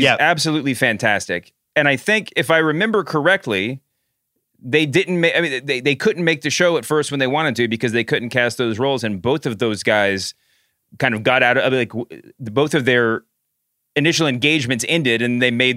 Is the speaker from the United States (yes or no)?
yes; Southern United States, United States; and by the way, I just want to say, as the Southerner, the resident Southerner in this conversation, I don't have quite the aversion to put on Southern accents that I know you do for Boston accents.